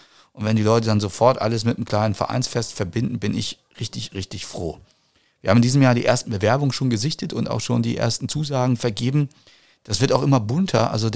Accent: Mecklenburg-Vorpommern, Germany; moved away; ich komme aus Mecklenburg, bin 1996 hergezogen

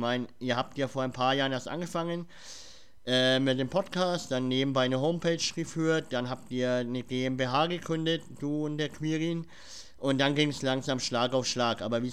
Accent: Nuremberg, Bavaria, Germany; ich komme ja aus Bayern, also Nürnberg

